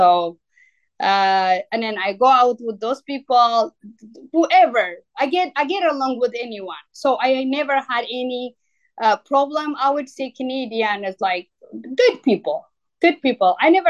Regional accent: Ethiopia; English is a second language; And then I always telling them, no, I'm from Ethiopia and this and that.

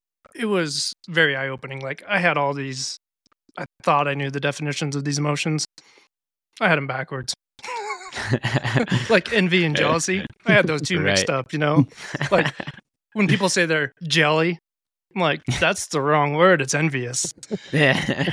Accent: Utah, United States; I grew up in Utah and it was nothing but religion.

